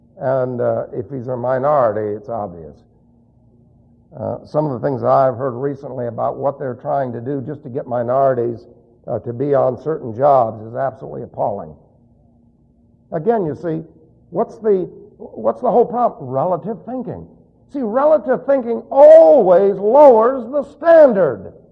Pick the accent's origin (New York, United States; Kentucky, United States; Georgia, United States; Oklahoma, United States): New York, United States; New York City; I was raised in New York City, plus I had a non-academic high school training